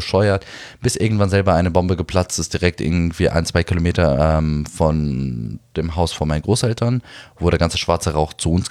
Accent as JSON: {"language": "German", "region": "Berlin", "country": "Germany", "tie": "born or raised there", "said": "Ich bin zwar hier in Berlin geboren, hier aufgewachsen und lebe auch hier."}